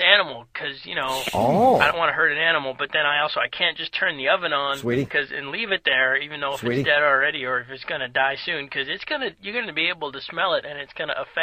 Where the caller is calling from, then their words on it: Sweden; And I'm calling from Sweden.